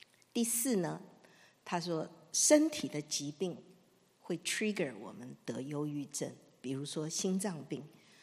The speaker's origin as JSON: {"language": "Chinese", "country": "China", "said": "就是我们中国人有一句话说，好汉只怕病来磨"}